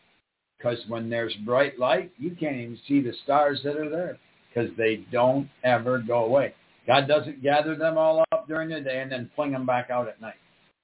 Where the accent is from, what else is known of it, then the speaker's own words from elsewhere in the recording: Michigan, United States; Growing up in Michigan, we saw them regularly.